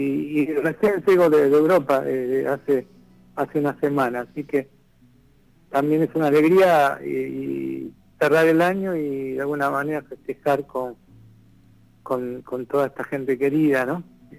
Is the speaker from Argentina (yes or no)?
yes; Argentina; nosotros siempre estamos llevando como argentinos un pedacito de nuestra cultura, ¿no?